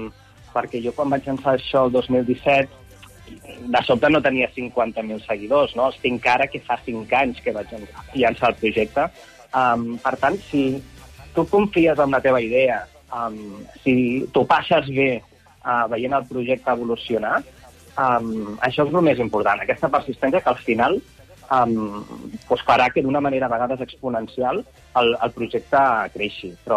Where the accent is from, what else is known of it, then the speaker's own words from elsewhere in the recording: Catalonia, Spain; gent que som d'aquí, que som catalans